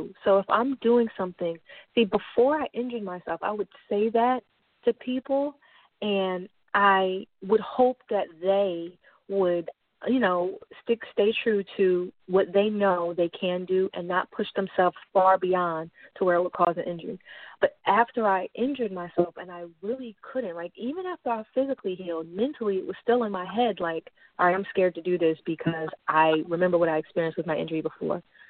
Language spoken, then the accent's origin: English; Willingboro, New Jersey, United States; And then in my hometown of Willingboro, Garfield East School brought me